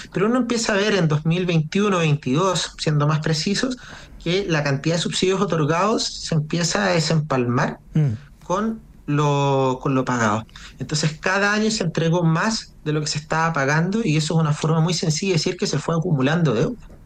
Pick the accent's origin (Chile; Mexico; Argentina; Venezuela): Chile; Valparaíso; Yo soy de Valparaíso